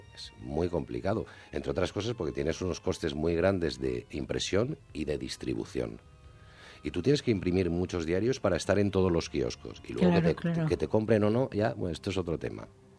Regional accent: Alicante, Valencian Community, Spain; born there; Yo soy nacido en Alicante. Y yo conozco muy bien la realidad de la provincia

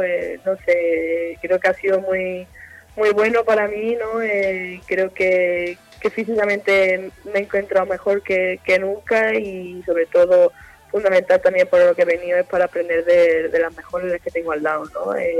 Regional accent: Seville, Andalusia, Spain; now in Valencia, Spain; la verdad que al final venía de Sevilla, ¿no? Venía de mi tierra, ¿no? Como se dice

